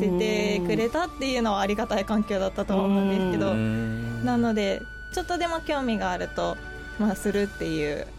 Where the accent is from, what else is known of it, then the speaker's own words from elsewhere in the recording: Nagasaki, Japan; 長崎生まれ、ね、長崎育ちです。